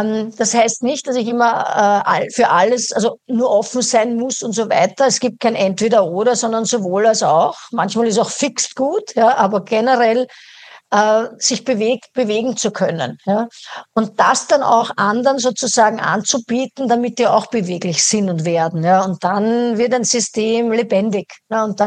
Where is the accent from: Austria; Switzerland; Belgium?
Austria; Ja, also das ist meine Heimat in Österreich, möchte ich jetzt betonen.